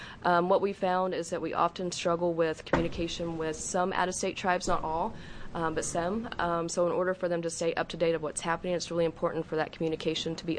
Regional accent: Oklahoma, United States; I'm from Muscogee Creek Nation, so I am from an out-of-state tribe.

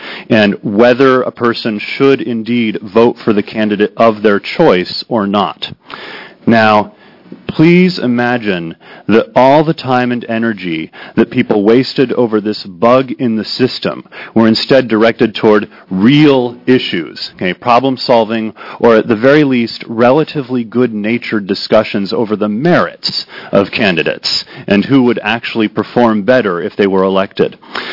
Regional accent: Portland, United States; I'm from Portland.

